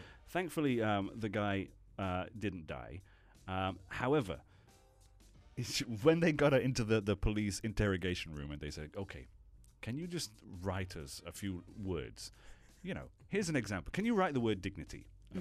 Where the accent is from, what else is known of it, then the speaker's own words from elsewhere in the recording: England, United Kingdom; See, I'm from England, remember?